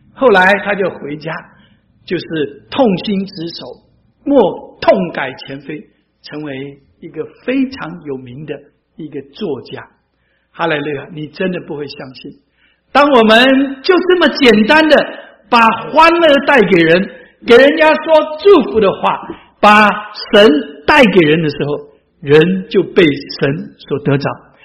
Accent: China; 还有我们中国人最喜欢什么，算命

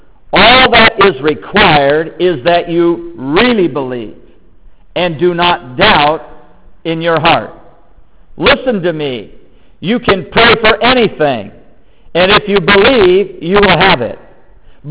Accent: Bellevue, Washington, United States; I grew up in Bellevue quite a few years ago. In fact, my parents came to Bellevue when I was, Bellevue was 5,000 people. My father owned a shoe business in the old Bellevue Square

